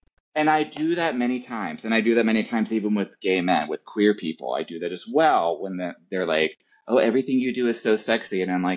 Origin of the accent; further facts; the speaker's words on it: Pennsylvania, United States; I'm born and raised in Pennsylvania. That's where I am right now. Lebanon County, Pennsylvania, Pennsylvania Dutch country. I am, you know, I was raised Lutheran, more of a stricter end of Lutheran.